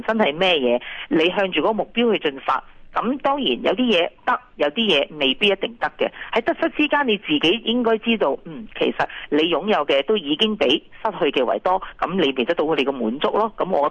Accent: Guangdong, China; 我唯有话我广东人，我梗系拣粤菜行先啦咁。只不過是因為我是廣東人嘅啫、如果我唔係廣東人，我選擇可能都唔同。

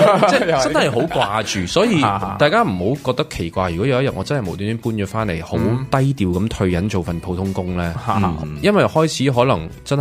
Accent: Vancouver, British Columbia, Canada; 我哋系温哥华人嚟嘅

